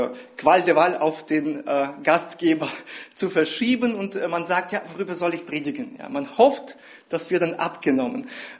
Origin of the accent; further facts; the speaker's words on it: Berdychiv, Zhytomyr Oblast, Ukraine; now in Berlin, Germany; Ich komme jetzt nicht aus Odessa. Meine Frau kommt aus Odessa und ich komme aus einer kleinen Stadt Berdichev.